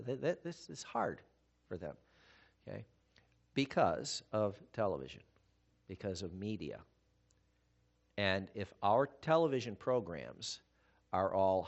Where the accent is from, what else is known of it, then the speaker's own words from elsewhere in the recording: United States; I don't have a British accent. They know I'm an American.